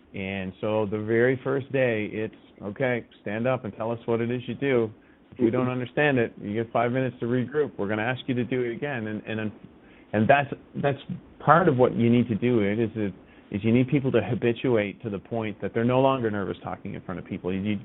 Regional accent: Waterloo, Ontario, Canada; we are from the Waterloo region

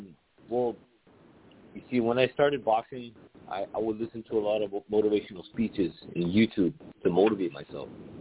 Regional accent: Texas, United States; Maybe I could be a source of inspiration for people here in my hometown, just like this. So, you know, I got together with my team. We started in the elementary schools. From there, it got real, real big. We ended up going very viral here in RGV

